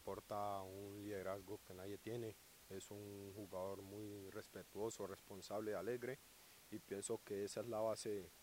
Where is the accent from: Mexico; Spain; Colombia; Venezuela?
Colombia; Ustedes saben cómo somos los colombianos, somos muy alegres y pues eso nos caracteriza